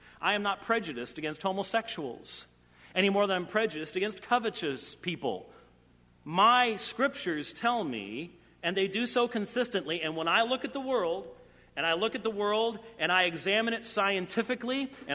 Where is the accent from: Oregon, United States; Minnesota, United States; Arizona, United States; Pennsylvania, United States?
Minnesota, United States; Minneapolis; I was raised in Minneapolis, for crying out loud, where it's nice and cold.